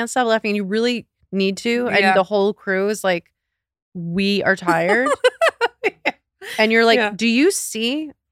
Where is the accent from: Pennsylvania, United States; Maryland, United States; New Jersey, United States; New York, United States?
New York, United States; Long Island; Well, I grew up on Long Island.